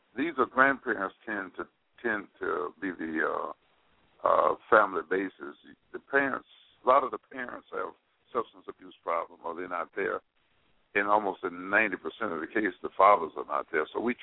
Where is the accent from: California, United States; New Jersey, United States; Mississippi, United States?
Mississippi, United States; moved away; I came here in 1947 from Mississippi.